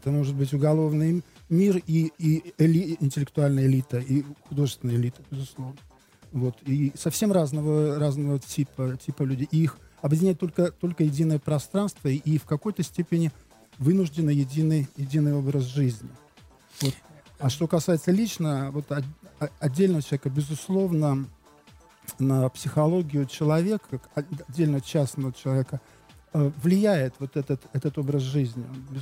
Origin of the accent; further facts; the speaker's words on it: Saint Petersburg, Russia; Ну, лично я просто родился и вырос на Васильевском острове, на кадетской линии. Я вот первые годы своей жизни до 12 лет провел на кадетской линии Васильевского острова, в доме, где жил Менделеев, до него до этого жил Крузенштерн.